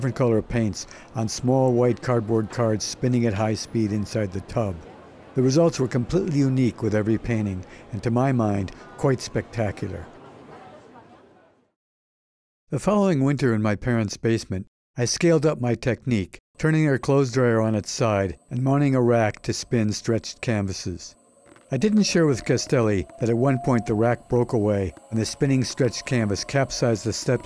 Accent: Utica, New York, United States; When I made my first trip to New York City presenting myself as an artist, coming down from my hometown of Utica

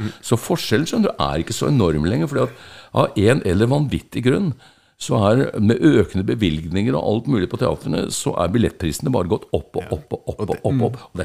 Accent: Sarpsborg, Østfold, Norway; fra Sarpsborg, som min hjemby.

